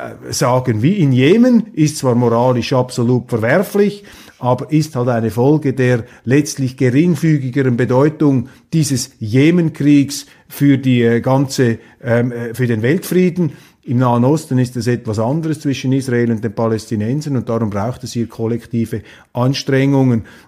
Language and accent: German; Switzerland; Ich weiß nicht, wie Sie das sehen, aber als Schweizer läuft es mir da eiskalt den Rücken herunter.